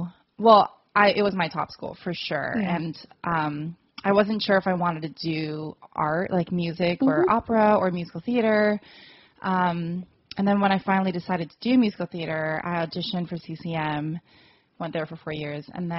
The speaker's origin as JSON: {"language": "English", "country": "Guam", "tie": "born or raised there", "said": "So I was born and raised on Guam."}